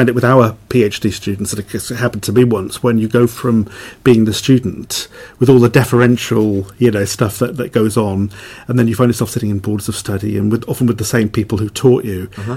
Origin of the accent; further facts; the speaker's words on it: Wales, United Kingdom; moved away; Yeah, and I found that when I moved over from West Wales and found that the cost of living here was so different